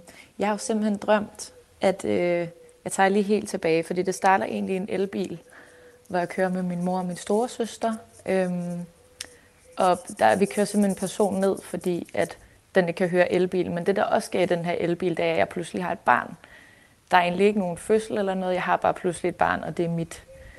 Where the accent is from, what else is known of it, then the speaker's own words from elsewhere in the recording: Horsens, Central Denmark Region, Denmark; now in Copenhagen, Denmark; Født og opvokset i Horsens.